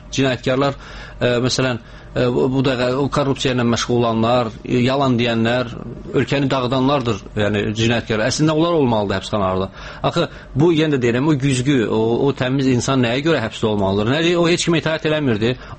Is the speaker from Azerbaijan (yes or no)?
yes; Lerik District, Azerbaijan; Konkret bu yayda getmişdim doğma rayonuma Lerikə.